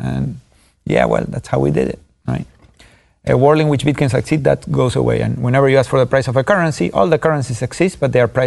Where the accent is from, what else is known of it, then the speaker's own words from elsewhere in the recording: Argentina; the way I grew up in Argentina.